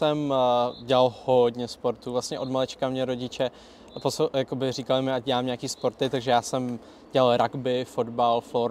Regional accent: Prague, Czechia; Já jsem Pražák, já jsem čistě Pražák. Moje rodiče ne, ale já jsem Pražák vody jak živa

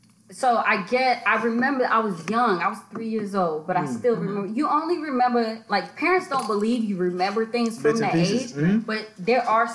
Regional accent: the South, United States; And, you know, I grew up in the South, but my mom loved him.

